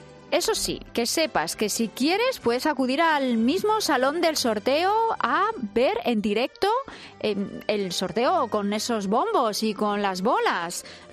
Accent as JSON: {"language": "Spanish", "region": "Community of Madrid", "country": "Spain", "said": "los madrileños somos los españoles que más jugamos en lotería de Navidad."}